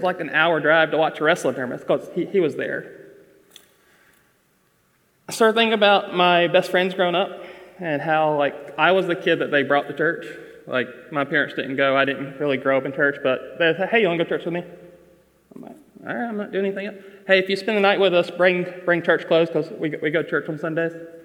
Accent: United States; that's the closest thing I have to Passover as a American and our faith and all that I can come with.

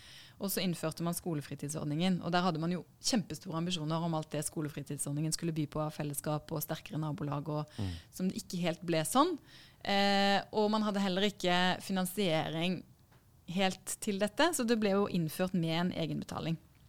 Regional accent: Grimstad, Agder, Norway; fordi jeg har vokst opp i Grimstad, og jeg skriver litt om min oppvekst

